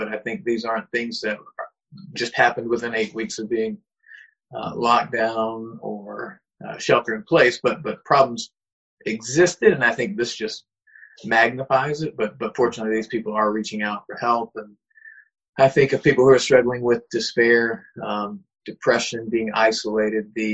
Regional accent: South Carolina, United States; also born or lived in Florida / Chicago; now in Springfield, United States; I am from South Carolina. Been North Carolina, Florida, Chicago, but currently I am serving Emmanuel Bible Church in Springfield, Virg

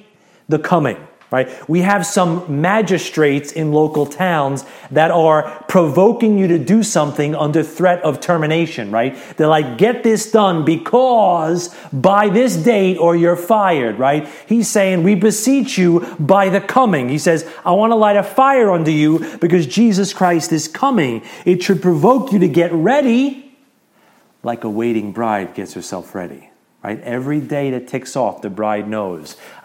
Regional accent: United States; I know as an American who, cares about the country, maybe dedicated time to the country

